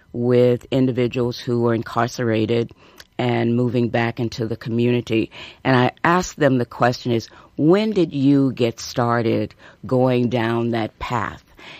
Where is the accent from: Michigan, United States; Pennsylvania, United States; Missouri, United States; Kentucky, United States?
Missouri, United States; St. Louis; I'm from St. Louis, Missouri, and I still have pictures on my camera of the chaos and confusion from the Ferguson shooting.